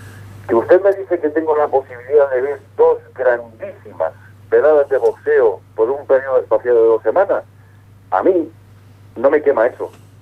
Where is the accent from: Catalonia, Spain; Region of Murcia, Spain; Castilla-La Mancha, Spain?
Castilla-La Mancha, Spain; Cuenca; imagínate que nos vamos a mi pueblo, imagínate que en Cuenca tengo la posibilidad de ver en 15 días dos veladones como estos